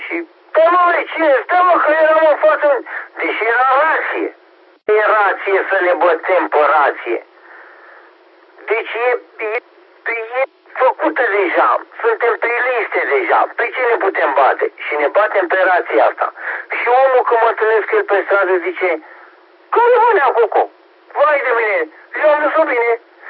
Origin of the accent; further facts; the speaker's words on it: Romania; Sunt mândru că sunt român